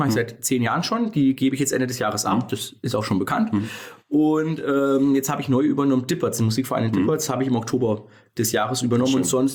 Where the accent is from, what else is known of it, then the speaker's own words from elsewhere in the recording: Fulda, Hesse, Germany; ich bin in Fulda geboren, im Herz-Jesu-Krankenhaus und dann aufgewachsen und noch lebhaft in Nüstadt. Hab nur kurze Zeit mal in Würzburg gewohnt zum Studium halt.